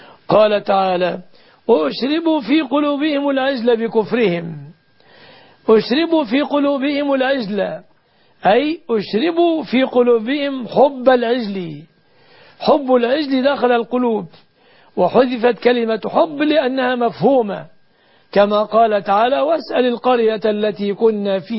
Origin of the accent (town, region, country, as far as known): Egypt